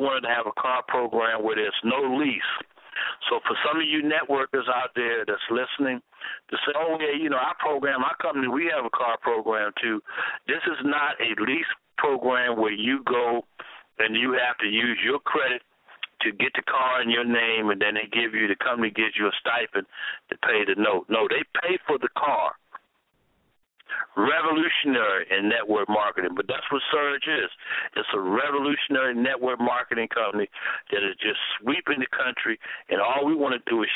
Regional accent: Baltimore, Maryland, United States; heading back up to my hometown of Baltimore, Maryland, to do some business

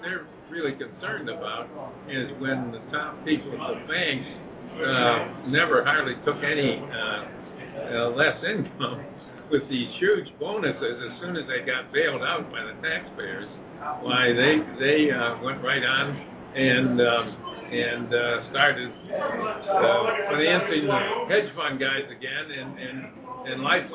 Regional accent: Elkhart, Indiana, United States; like my hometown of Elkhart, Indiana

